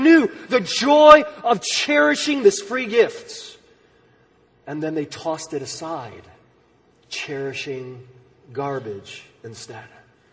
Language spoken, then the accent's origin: English; Chicago, Illinois, United States; that prepared me to be a loyal Dallas Cowboys fan growing up in Chicago